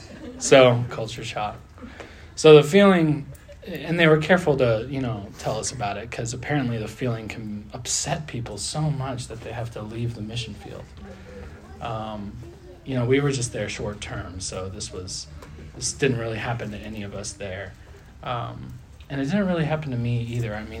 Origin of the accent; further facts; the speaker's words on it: United States; because I'm an American.